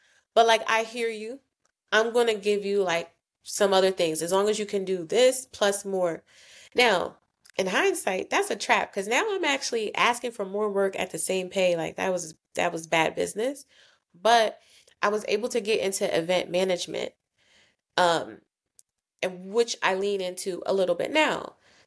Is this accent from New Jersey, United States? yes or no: yes; New Jersey, United States; I'm from South Jersey.